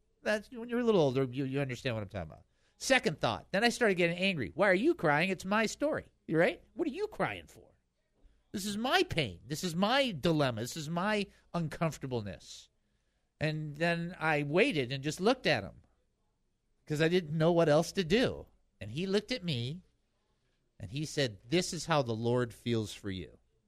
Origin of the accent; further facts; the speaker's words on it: Detroit, Michigan, United States; So, you know, I'm from Detroit, so of course I'm going in.